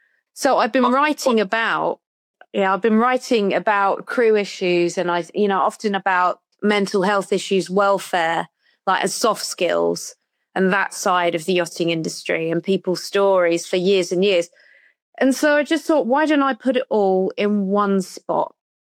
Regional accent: United Kingdom; And especially for me, I'm British.

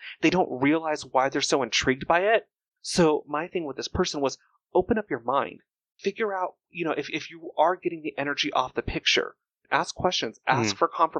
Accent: Pacoima, California, United States; These are, I mean, I grew up in Pacoima.

